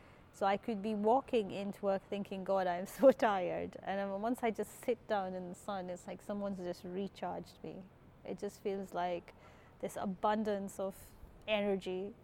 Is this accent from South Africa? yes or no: no; Kenya; Growing up in Kenya, we had a big garden